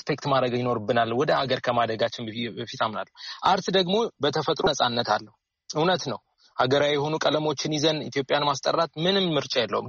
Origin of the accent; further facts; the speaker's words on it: Addis Ababa, Ethiopia; ሳድግ የበላው እየጠጣ ያደግኩት ይሄንን ኢንቫይሮንመንት ነው፣ ይሄንን ምልከታ ነው። ይሄንን ፒያሳ ውስጥ የሆነ አይደንቲቲ እኔ ላይ እየተሰራ ነው።